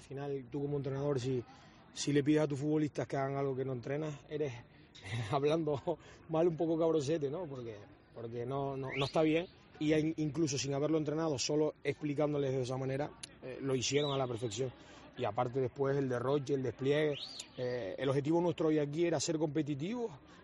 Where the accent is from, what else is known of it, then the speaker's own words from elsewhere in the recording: Canary Islands, Spain; como canario o como buen canario